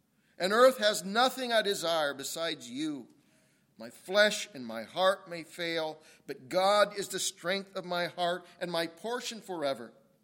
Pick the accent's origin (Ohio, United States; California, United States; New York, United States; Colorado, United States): Ohio, United States; I'm from Ohio. I'm a Buckeye boy.